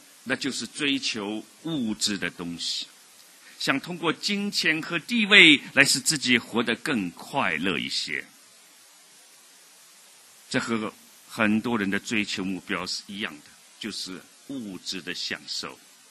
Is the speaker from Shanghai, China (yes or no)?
yes; Shanghai, China; 因为我们都是上海人，所以我们可以谈得比较接近一点